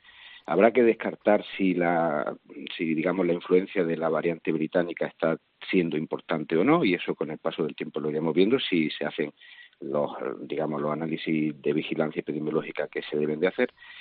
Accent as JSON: {"language": "Spanish", "region": "Andalusia", "country": "Spain", "said": "Yo, que soy de Andalucía"}